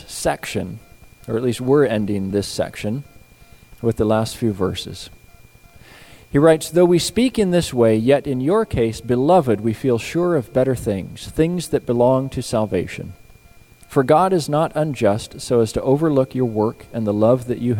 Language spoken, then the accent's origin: English; Washington, United States; also born or lived in Idaho; I grew up in the Palouse over eastern Washington, northwest Idaho there. A lot of farmland.